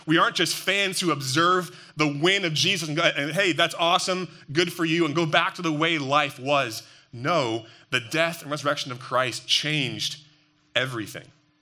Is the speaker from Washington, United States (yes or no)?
no; New Jersey, United States; I grew up in New Jersey. My dad is from New Hampshire, though, so he raised us to be all New England sports fans.